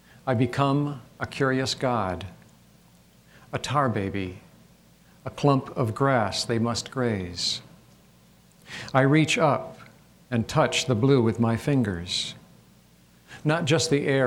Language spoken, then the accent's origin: English; Michigan, United States; now in Idaho, United States; I grew up in Michigan and actually lived here most of my life, although now I live in quite a different landscape in a place where the natives call Idaho, which is right on the Idaho-Wyoming border.